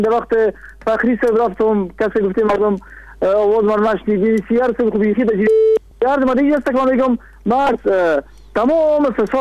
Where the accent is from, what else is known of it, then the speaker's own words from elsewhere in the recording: Kabul, Afghanistan; از هلمند نیستم، از کابل هستم.